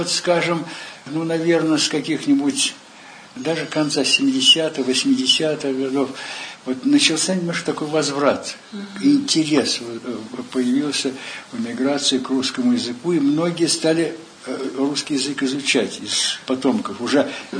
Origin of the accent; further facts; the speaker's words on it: Russia; Конечно, я вырос в России, рос я в советское время.